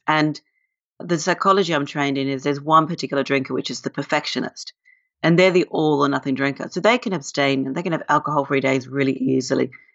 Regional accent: Australia; also born or lived in London, United Kingdom; Well, I'm Australian, and Australians are big drinkers. And I lived in London for 22 years

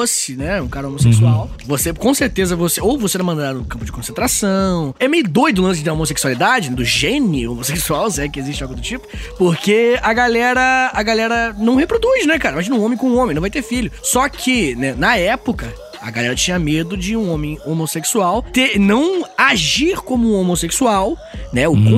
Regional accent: Brazil; A gente entende muito bem disso, que a gente é brasileiro, senhor.

